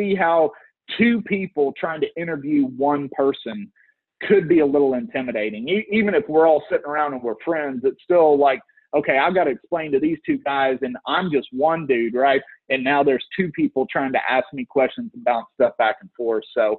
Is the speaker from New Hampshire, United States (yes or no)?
no; Texas, United States; He's from England. I'm from Texas.